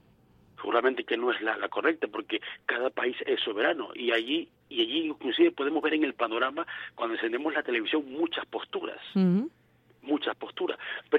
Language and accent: Spanish; Calabozo, Guárico, Venezuela; now in Caracas, Venezuela; Allá tengo mi familia en mi pueblo, en Calabozo, del estado Guárico.